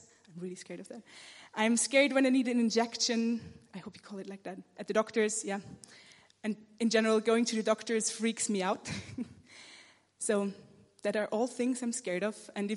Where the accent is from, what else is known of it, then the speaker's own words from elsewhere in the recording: Austria; English is a second language; my English sounds a bit weird, that is because I'm from Austria and English is not my first language.